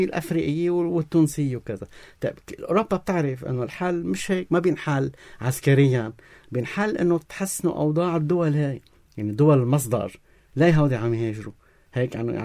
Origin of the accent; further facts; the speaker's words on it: Lebanon; من قبلنا كلبنانيين